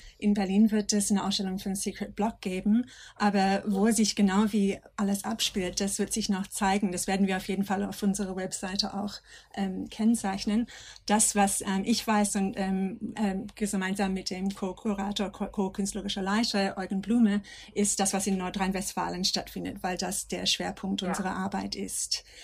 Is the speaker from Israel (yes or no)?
no; Australia; German is a second language; moved away as an adult; now in Germany; aber ich komme aus Australien